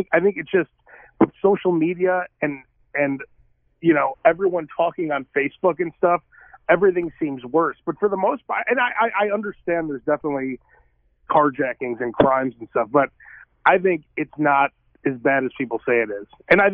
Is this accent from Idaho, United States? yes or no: no; Chicago, Illinois, United States; now in Sacramento, United States; So, I'm from Chicago. I'm born in Chicago. So, I've pretty much been in Chicago the entire time. It's different leaving Chicago because my family's there